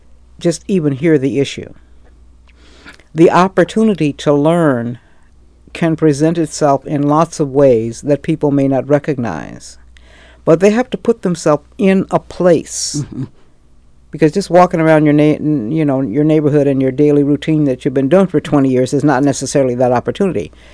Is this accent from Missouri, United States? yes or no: yes; St. Louis, Missouri, United States; also born or lived in Nashville / Mount Vernon / Chicago / Jefferson City; I was born and raised in the Midwest.